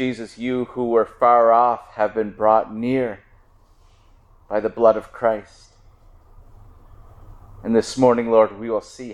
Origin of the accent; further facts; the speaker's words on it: Canada; I'm proud to be a Canadian. Canadians are not just a type of American. We're a Canadian. We have a different history than the Americans.